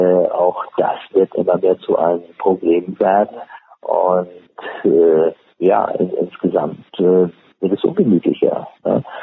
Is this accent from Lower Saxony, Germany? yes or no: no; Hamburg, Germany; Als ich Kind gewesen war in den 50er Jahren, ich bin in Hamburg groß geworden